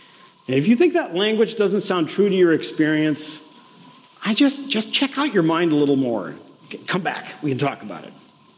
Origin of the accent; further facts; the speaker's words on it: Minnesota, United States; So I'm from Minnesota, so I get to talk about … when I give Dharma talks.